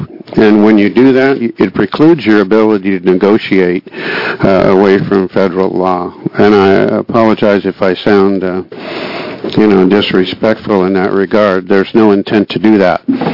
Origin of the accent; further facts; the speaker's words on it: Oregon, United States; born there; I came down here because I am an Oregon citizen. I was born here. I'm English, Irish, German, and American Indian.